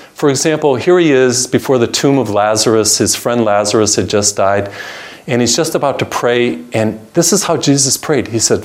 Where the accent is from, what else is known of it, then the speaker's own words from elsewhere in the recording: Massachusetts, United States; I'm from Massachusetts, and you know, we celebrate Thanksgiving every year in November.